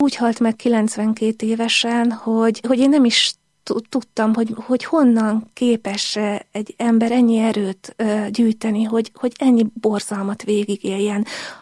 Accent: Tatabánya, Komárom-Esztergom, Hungary; Tatabányán nőttem fel

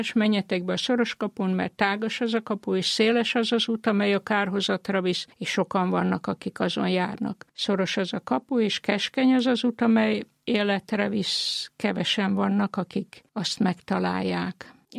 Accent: Bokortanya, Szabolcs-Szatmár-Bereg, Hungary; Szabolcsi Bokortanyán nőttem fel, Nyíregyházától 17 kilométerre.

